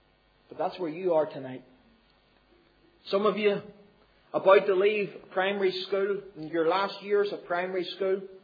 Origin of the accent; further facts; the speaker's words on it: Belfast, Northern Ireland, United Kingdom; I remember growing up in Belfast.